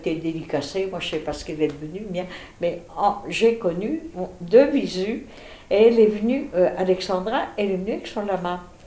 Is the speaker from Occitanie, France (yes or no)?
no; Belfort, Bourgogne-Franche-Comté, France; Mon père était lyonnais. Mmh. Ma mère était de Belfort. Je suis née à Belfort.